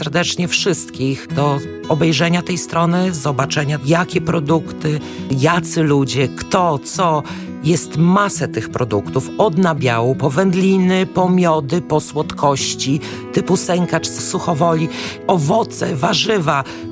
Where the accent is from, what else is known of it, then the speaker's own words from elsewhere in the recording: Białystok, Podlaskie Voivodeship, Poland; jestem białostoczanką rodowitą